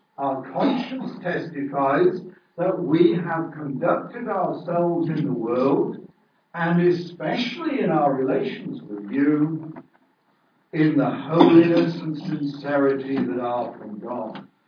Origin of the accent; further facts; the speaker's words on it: England, United Kingdom; As an Englishman, I can say that I'm glad